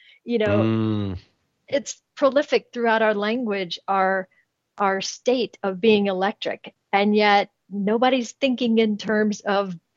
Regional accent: Kentucky, United States; I'm from Kentucky. We can do all kinds of things.

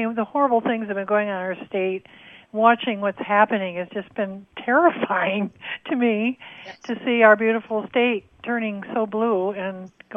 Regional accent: Michigan, United States; It goes back when I was in high school. I'm from Michigan.

